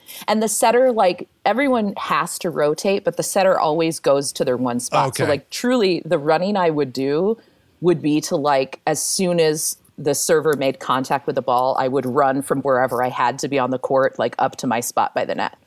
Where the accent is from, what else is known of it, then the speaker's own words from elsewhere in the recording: Midwest, United States; I grew up in the Midwest, so like macaroni and tuna is one thing we would eat